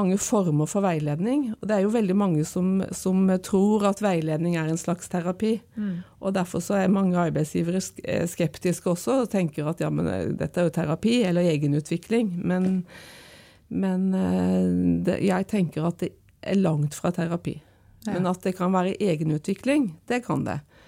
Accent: Arendal, Agder, Norway; moved away as an adult; now in Oslo, Norway; Ja, jeg er fra Arendal, for å si det. Det er jeg, der vokste jeg opp. Flyttet til Oslo for å ta sykepleierutdanning, og så ble jeg der.

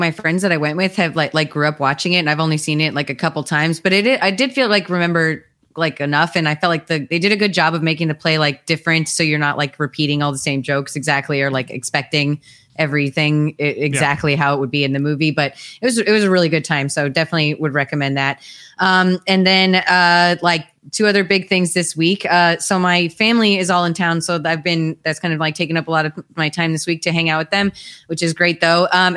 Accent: St. Louis, Missouri, United States; I'm from St. Louis and I like St. Louis style pizza.

